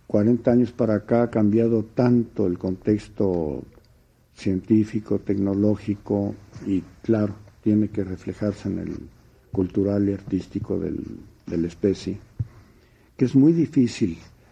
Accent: Mexico City, Mexico; yo soy urbano, yo nací, soy de Feño, nací aquí en la Ciudad de México. Ahora, yo vengo de una raíz liberal … ahijado de Camilo Arriaga, que son liberales

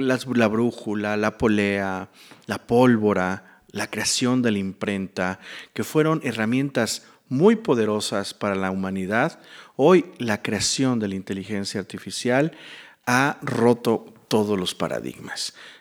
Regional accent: Mexico; cuál es el modelo que nos conviene más como mexicanas y mexicanos, es más, como latinoamericanos

